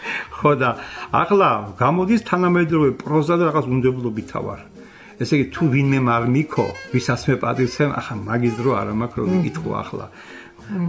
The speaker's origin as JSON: {"language": "Georgian", "town": "Kakhati", "region": "Samegrelo-Zemo Svaneti", "country": "Georgia", "tie": "born or raised there", "also_born_or_lived": "Zugdidi / Sukhumi", "said": "დავიბადე იქა. და ბავშვობა კახათიათი სოფელი. იქ გავატარე, მე მამა ჩემს სოხუმში გადაიყვანეს და იქ დაამთავრე სკოლა."}